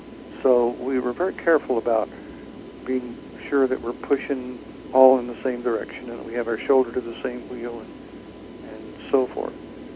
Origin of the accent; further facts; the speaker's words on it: Texas, United States; moved away as an adult; also born or lived in California; I grew up in Texas. I was raised by seven women, which I loved, whom I loved. My girlfriend in college got pregnant, so we fled to California because Texas was going to kill us.